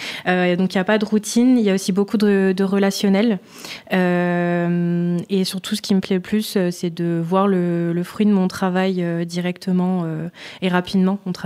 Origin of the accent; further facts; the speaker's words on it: Grand Est, France; now in Lyon, France; j'ai 29 ans, je viens du Grand Est et je vis à Lyon depuis 7 ans.